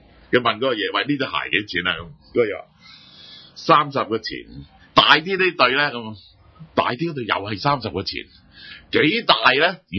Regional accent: Zhongshan, Guangdong, China; 即係呢一個我哋鄉下中山咁嘅富處咧

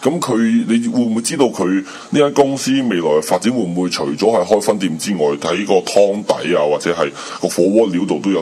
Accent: Hong Kong; 我哋香港人都好了解，就系都听过海底捞呢个火锅店

